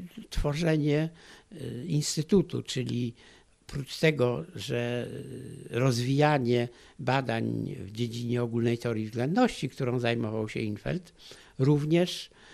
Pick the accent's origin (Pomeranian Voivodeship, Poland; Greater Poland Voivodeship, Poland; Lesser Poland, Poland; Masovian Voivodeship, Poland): Masovian Voivodeship, Poland; Warsaw; born there; Wprawdzie urodziłem się w Warszawie, ale do Warszawy wróciłem dopiero później, po II wojnie światowej, na studia.